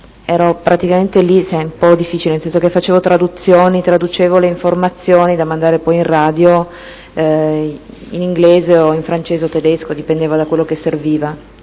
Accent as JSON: {"language": "Italian", "town": "Turin", "region": "Piedmont", "country": "Italy", "tie": "born there", "said": "Sono nata a Torino il 17 agosto 1978. Bene. Vivo a Torino."}